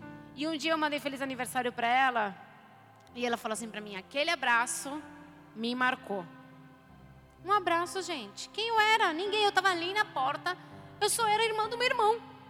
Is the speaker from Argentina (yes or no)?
yes; Argentina; accent: Argentine; Portuguese is a second language; eu sou argentina e eu tô aqui falando. E errei várias palavras. E cada vez que eu falo uma palavra errada, eu penso assim, ai meu Deus, alguém tá rindo porque eu tenho sotaque